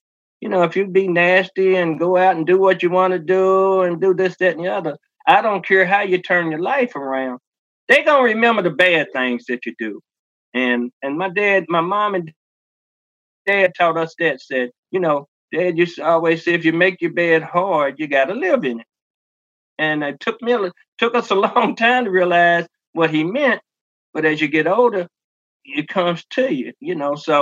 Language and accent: English; Eminence, United States; I do thank God I was raised up in Eminence, this small town